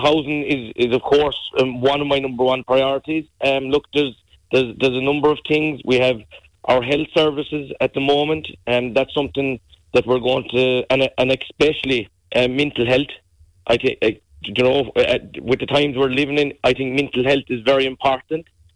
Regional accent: Munster, Ireland; my hometown of Killarglen

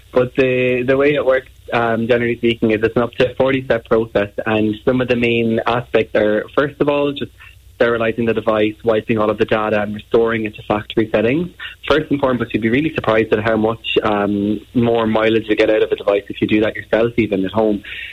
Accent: Ireland; And I think as Irish people, we're quite aware and quite guilty of having old devices

